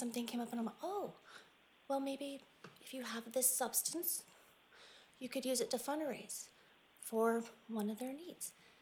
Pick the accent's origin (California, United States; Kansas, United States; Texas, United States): California, United States; And like I said, I'm a transplant from California.